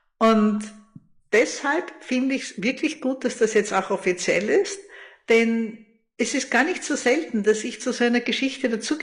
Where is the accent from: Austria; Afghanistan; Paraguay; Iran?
Austria; die sind bei uns in Österreich immer weniger gebräuchlich